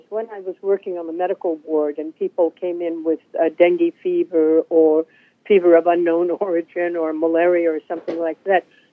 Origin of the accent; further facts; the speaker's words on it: Norway; I was born and raised in Norway, and my parents were part of the support for the Norwegian underground.